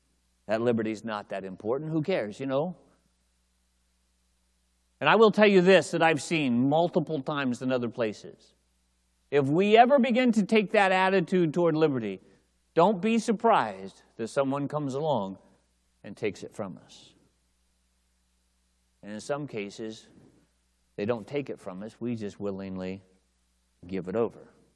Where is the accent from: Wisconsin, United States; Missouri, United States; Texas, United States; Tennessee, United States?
Tennessee, United States; I'm from Tennessee, if it's okay.